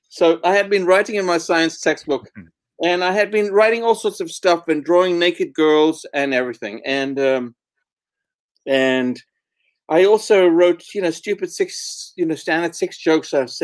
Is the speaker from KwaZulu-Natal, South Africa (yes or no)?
no; Johannesburg, Gauteng, South Africa; I am. I am. I was born in Johannesburg. And I was there pretty much...